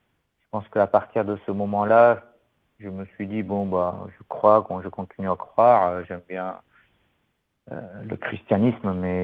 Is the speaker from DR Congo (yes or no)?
no; Lebanon; moved away as an adult; also born or lived in Dubai; now in Marseille, France; maronite, comme toi, donc d'origine libanaise. J'ai grandi au Liban, j'ai étudié au Liban